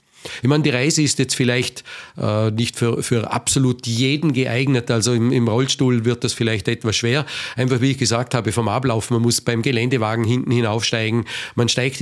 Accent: Austria

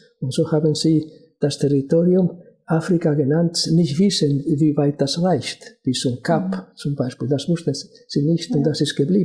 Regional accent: Spain; war für mich, gerade auch als Spanier, schmerzlich einerseits

